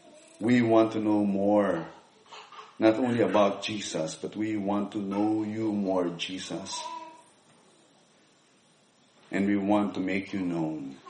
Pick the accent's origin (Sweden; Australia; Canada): Australia; because I'm from Australia.